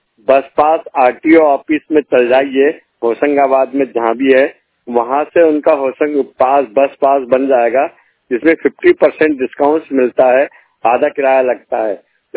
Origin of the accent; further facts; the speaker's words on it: Chhindwara, Madhya Pradesh, India; Hello, मैं जिला छिंदवाड़ा का रहने वाला हूँ, मध्य प्रदेश … मैं 100% ब्लाइंड।